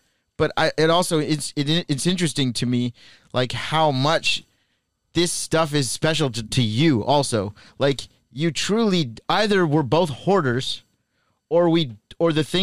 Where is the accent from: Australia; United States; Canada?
Canada; I grew up in Canada, so yeah.